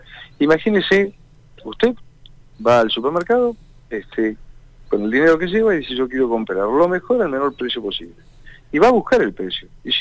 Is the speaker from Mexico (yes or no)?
no; Argentina; yo como argentino me voy a Chile